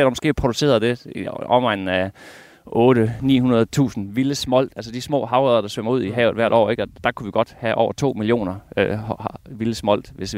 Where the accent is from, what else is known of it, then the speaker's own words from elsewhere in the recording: Central Denmark Region, Denmark; jeg bor mit det sted jeg voksede op over ved Bæktrovi, som ikke ligger så langt herfra